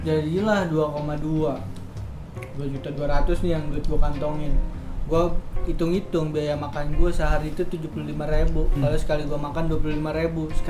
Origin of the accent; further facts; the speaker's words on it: Jakarta, Indonesia; Karena kan lu tahu sendiri kan ibu kota ini, Jakarta kota gue ini kan macetnya minta ampun.